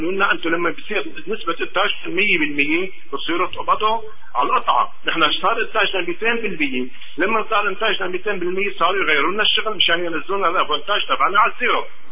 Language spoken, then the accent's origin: Arabic; Egypt; moved away as an adult; انا مصري غير سنة وشهرين هون بالبلد